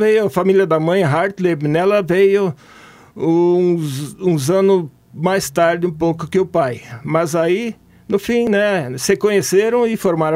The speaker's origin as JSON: {"language": "Portuguese", "town": "Marechal Cândido Rondon", "region": "Paraná", "country": "Brazil", "said": "Realmente, eu sou rondonense, quer dizer... Eu sou de General Rondon, na época de General Rondon, né? Depois mudou e, né, mudou o nome e foi para Marechal Rondon."}